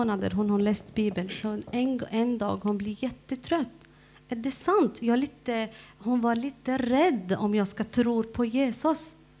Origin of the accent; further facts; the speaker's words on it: Syria; Swedish is a second language; Jag är från Syrien, så det är olika dialekt.